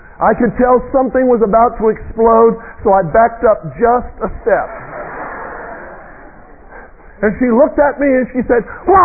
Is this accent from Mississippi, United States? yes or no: no; Tennessee, United States; accent: Southern; My Southern accent really began to kick in. I even did the little Tennessee thing with the question marks at the end.